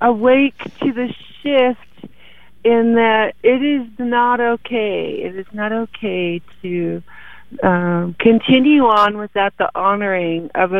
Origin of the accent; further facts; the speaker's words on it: Celilo, Oregon, United States; I come from Celilo, the greatest trade center in the U.S. before it became the U.S., and we were a very giving people